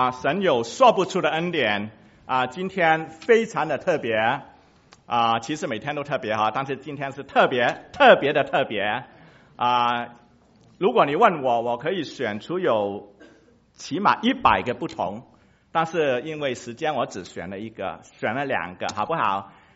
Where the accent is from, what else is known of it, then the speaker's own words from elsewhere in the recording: China; 我其实比较喜欢28，我是中国人嘛哈。